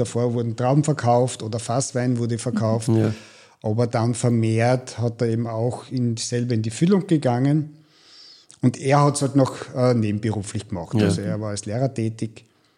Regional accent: Leutschach, Styria, Austria; Naja, beide sind wir aus Leutschach. Erst Kontakt war vielleicht irgendwo mal unbewusst im Kindergarten und dann eher wenig Kontakt

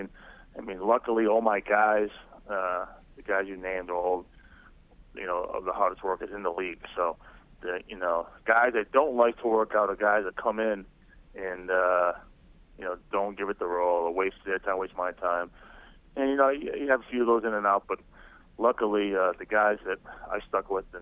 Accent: Rhode Island, United States; I just decided to go back to my home state of Rhode Island and be a teacher.

